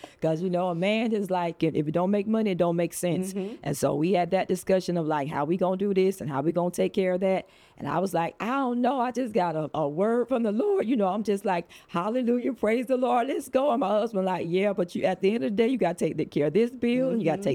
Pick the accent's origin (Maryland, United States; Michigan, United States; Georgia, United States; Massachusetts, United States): Georgia, United States; Albany; I'm a girl raised in the South, so I call myself a grits woman, born and raised in Albany, Georgia.